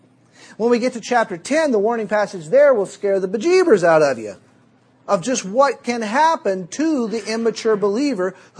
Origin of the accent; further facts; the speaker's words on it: the South, United States; because we're from the South, very proper